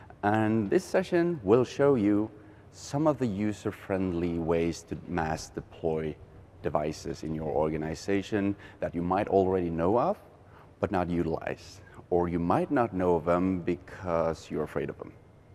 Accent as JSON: {"language": "English", "country": "Norway", "said": "so I'm from Norway."}